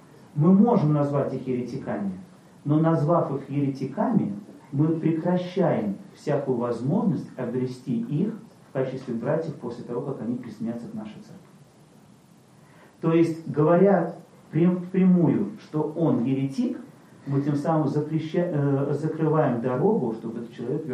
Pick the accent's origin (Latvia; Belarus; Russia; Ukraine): Latvia; я сам из Латвии